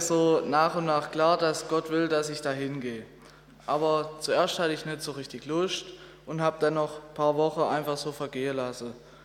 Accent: Hornberg, Baden-Württemberg, Germany; Ich bin 17 Jahre alt und ich komme aus Hornberg.

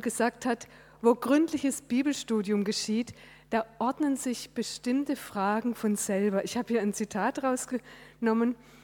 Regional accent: Baden-Württemberg, Germany; Also Schmiheim liegt in Baden und in der Nähe, ein paar Dörfer weiter, liegt mein Heimatort.

